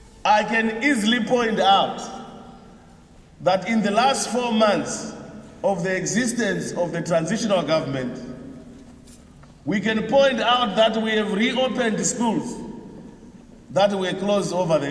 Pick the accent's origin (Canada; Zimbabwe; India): Zimbabwe; I'm coming from Zimbabwe